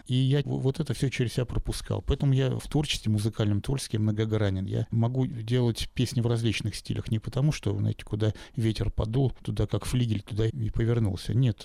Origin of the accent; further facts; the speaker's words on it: Saint Petersburg, Russia; потому как истинный петербуржец, я уже говорил, это пространство, это вода, это воздух, небо, камень.